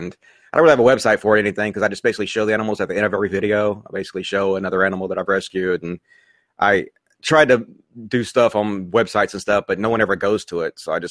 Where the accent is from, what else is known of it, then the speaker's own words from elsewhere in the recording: Mississippi, United States; I grew up in Mississippi in a Mississippi education, and I was never taught any of that stuff.